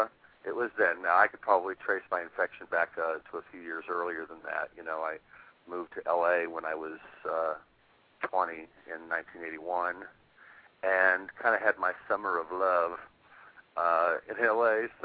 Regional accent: Atlanta, Georgia, United States; But I am from Atlanta, so I can use that to my advantage here and there.

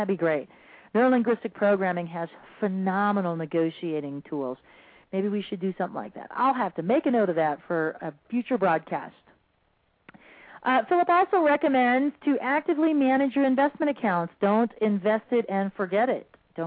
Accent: Arizona, United States; but I am from Arizona, and we already did this once with the RTC, and evidently that wasn't a big enough lesson for everyone when our real estate markets were destroyed

